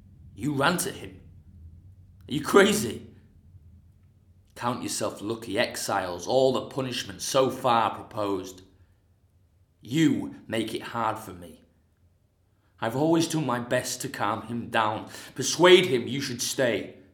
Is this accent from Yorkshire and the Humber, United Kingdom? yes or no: yes; Yorkshire and the Humber, United Kingdom; now in Scotland; I'm still a born and bred Yorkshire boy with a Yorkshire accent.